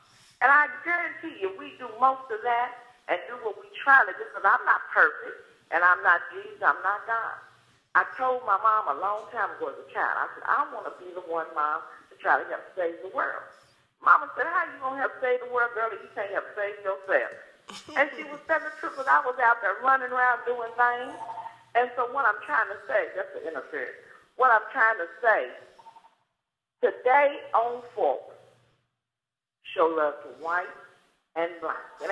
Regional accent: Kentucky, United States; I'm not even from here. I'm from Kentucky. I'm a country girl.

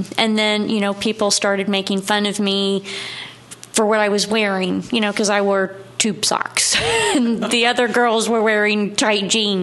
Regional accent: Evansville, Indiana, United States; I'm from Evansville, Indiana. I was born and raised here.

